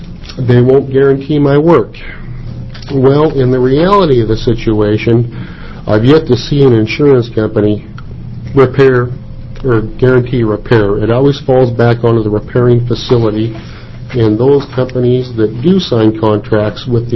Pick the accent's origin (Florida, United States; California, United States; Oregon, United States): Oregon, United States; Madras; I am from Madras, representing Madras Body and Glass in Madras, Oregon.